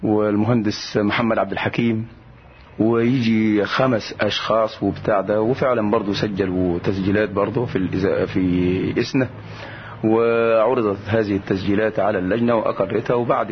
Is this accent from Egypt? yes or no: yes; El Mansha, Sohag Governorate, Egypt; born there; مكان الميلاد المنشاة وهي مركز وتقع في محافظة سوهاج.